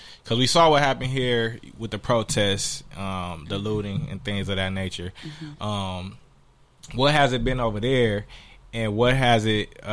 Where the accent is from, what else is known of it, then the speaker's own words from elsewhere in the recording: Inglewood, California, United States; Like, you know, I grew up in Englewood. I'm from Englewood.